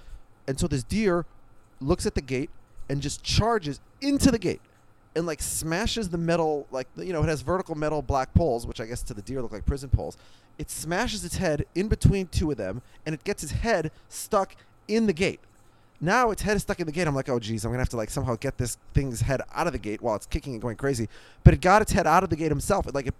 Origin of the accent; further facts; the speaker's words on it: Minneapolis, Minnesota, United States; I grew up in Minneapolis, in a suburb of Minneapolis. I saw deer maybe twice in my life.